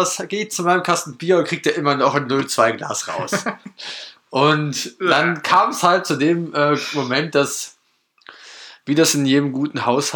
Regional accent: North Rhine-Westphalia, Germany; wir kommen aus NRW

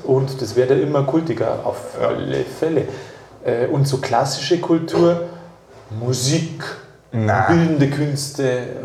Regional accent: Bavaria, Germany; accent: Bavarian; hat einer zu mir gesagt … das, was du sprichst, das ist kein Hochdeutsch, das ist Bayerisch.

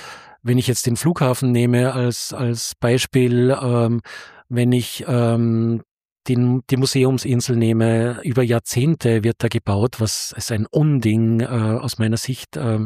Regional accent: Austria; now in Berlin, Germany; wie ich noch in Österreich war

